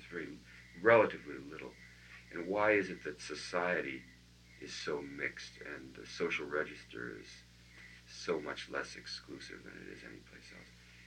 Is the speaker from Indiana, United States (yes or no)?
no; Cleveland, Ohio, United States; And of where I grew up in Cleveland, the closest I could get to the feeling of San Francisco is the spring.